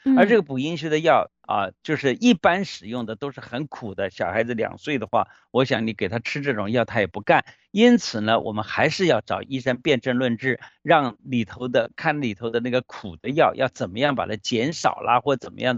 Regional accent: China; 我们中国人很注重的一个东西就是我们的这个所谓的八字啊，

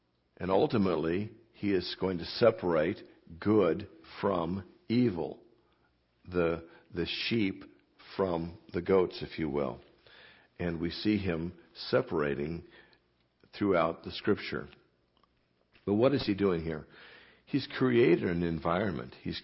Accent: Portland, Oregon, United States; I came from Portland, Oregon. Portland is known as the City of Roses.

